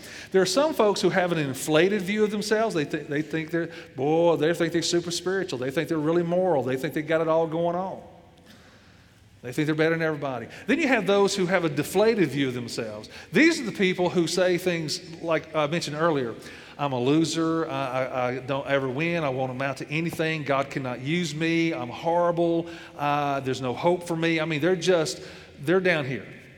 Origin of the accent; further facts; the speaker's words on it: Arkansas, United States; Number 49, now I was raised in Arkansas, number 49 was Arkansas. So I came out of a poorly education system.